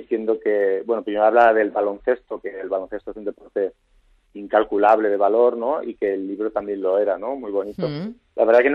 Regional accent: Barcelona, Catalonia, Spain; yo soy de Barcelona, o sea que tampoco conozco tanto la zona

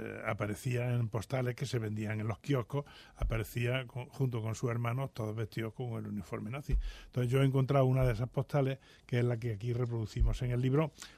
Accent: Spain; para eso somos españoles

